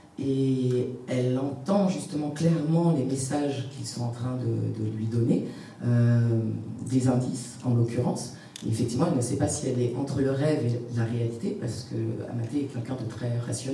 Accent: French Guiana, France; born there; alors par rapport à moi déjà, je suis née en Guyane, justement.

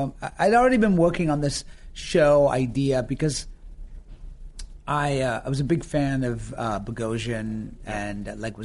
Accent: Yorkshire and the Humber, United Kingdom; accent: northern Yorkshire; also born or lived in Florida; now in United States; because the melding of the American and the northern Yorkshire accent, people were just like, are you from New York?

